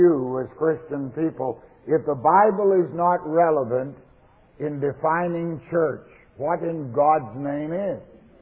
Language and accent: English; Canada; Now, as a Canadian, I was alarmed at what I heard.